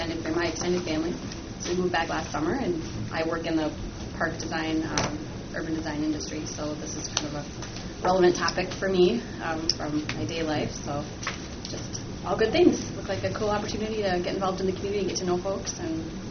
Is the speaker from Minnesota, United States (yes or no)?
yes; Minnesota, United States; Yeah, so I'm from Minnesota. Not a sports fan, so you don't have to throw anything at me. I'm from rural Minnesota, southern Minnesota. Lived in the Twin Cities for 20 years.